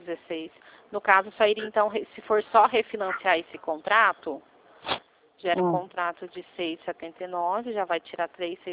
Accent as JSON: {"language": "Portuguese", "town": "Limeira", "region": "São Paulo", "country": "Brazil", "said": "De Limeira, interior de São Paulo."}